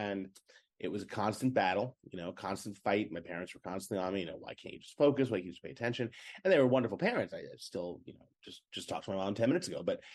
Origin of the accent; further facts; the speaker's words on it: New York City, New York, United States; So growing up in the New York City public school system, I was diagnosed with something called sit down, you're disrupting the class.